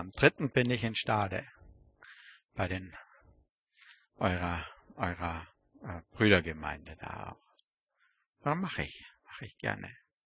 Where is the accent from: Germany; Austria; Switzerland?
Austria; die kommen aus meinem Heimatland, aus Österreich.